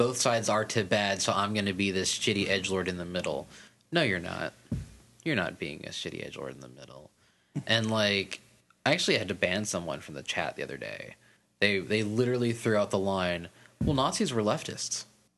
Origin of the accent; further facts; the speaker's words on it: Texas, United States; I grew up gay in Texas.